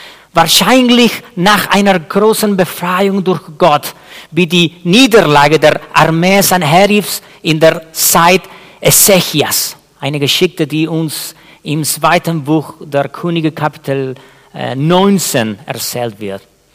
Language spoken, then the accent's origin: German; Chile; Ich komme aus Chile, dem Land mit den meisten Erdbeben der Menschheitsgeschichte.